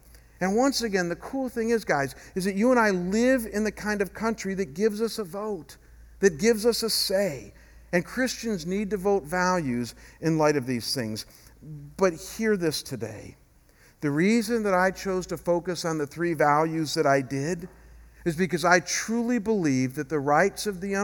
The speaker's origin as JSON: {"language": "English", "region": "Ohio", "country": "United States", "lives_now": "Arizona, United States", "said": "I have not commented on this in 5 years since I've been here because I'm from Ohio and we don't have an immigration problem in Ohio. But now that I'm here in Arizona"}